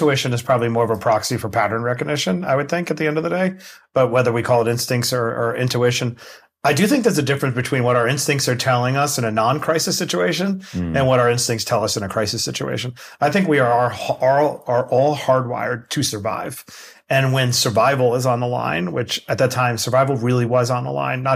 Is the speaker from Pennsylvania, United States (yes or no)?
no; Queens, New York, United States; I grew up in Queens, New York, very poor, living on government cheese